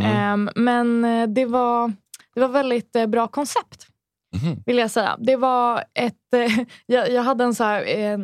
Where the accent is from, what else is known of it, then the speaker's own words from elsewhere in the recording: Hallonbergen, Stockholm County, Sweden; Och då var vi i Hallonbergen där jag växte upp.